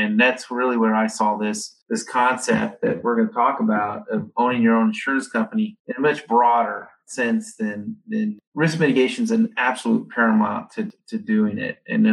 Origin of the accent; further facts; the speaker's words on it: Idaho, United States; Yeah, so I'm from Idaho. Actually, my company's headquartered in Boise, Idaho. So I'm a farm kid. I grew up in a rural community and did some things there and there.